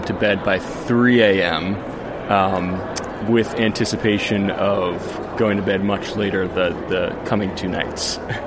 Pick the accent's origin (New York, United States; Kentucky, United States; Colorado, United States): Colorado, United States; Durango; I'm from Durango, Colorado. I'm a flat picker and amateur singer.